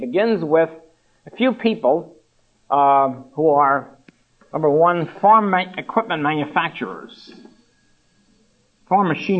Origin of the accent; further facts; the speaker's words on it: New York, United States; As you might expect, being born and bred in New York, I'm not exactly expert in agriculture.